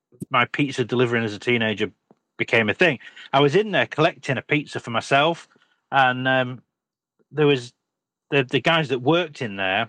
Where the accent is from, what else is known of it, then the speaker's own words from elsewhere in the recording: Doncaster, Yorkshire and the Humber, United Kingdom; I'm from Doncaster originally.